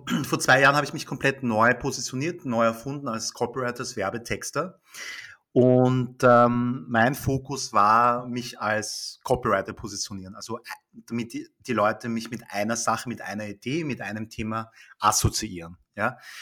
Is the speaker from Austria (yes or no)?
yes; Vienna, Austria; aus Österreich. Ich bin in Wien geboren und aufgewachsen. Meine beiden Eltern kommen allerdings aus Südkorea.